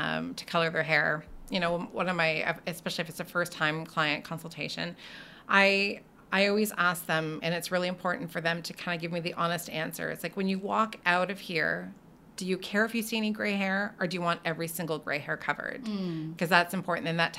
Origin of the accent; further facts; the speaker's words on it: Ontario, Canada; Since I'm from Ontario, there was only 2 trade schools at that time you can go to, one in London, Ontario, and one in Toronto.